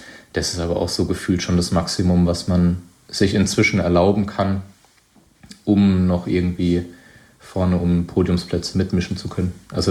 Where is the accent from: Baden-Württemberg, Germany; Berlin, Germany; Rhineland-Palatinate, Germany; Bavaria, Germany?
Baden-Württemberg, Germany; mein Weinheim ist grenzt an den Odenwald, wo ich aufgewachsen bin